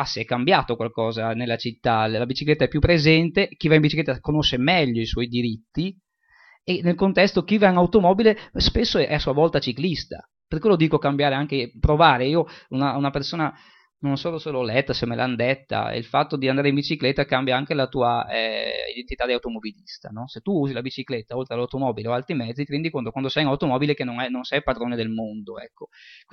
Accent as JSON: {"language": "Italian", "town": "Udine", "region": "Friuli-Venezia Giulia", "country": "Italy", "said": "Io, insomma, vengo da Udine, ho vissuto gran parte, nel mio percorso nomade, ho vissuto almeno 12 anni a Udine come residente"}